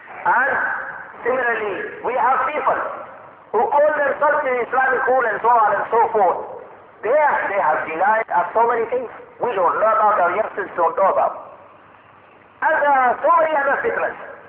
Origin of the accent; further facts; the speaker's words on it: Sheffield, Yorkshire and the Humber, United Kingdom; I come from Sheffield, from South Yorkshire